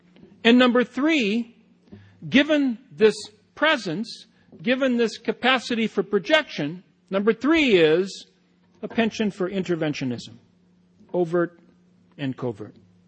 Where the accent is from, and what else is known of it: United States